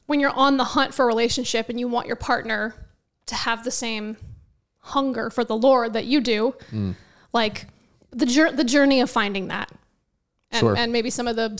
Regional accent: Kansas, United States; I'm from Kansas.

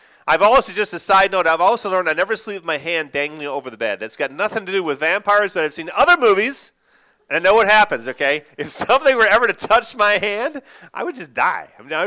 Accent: Wisconsin, United States; First of all, I'm from Wisconsin. And you know I'm from Wisconsin as soon as I say I'm from Wisconsin.

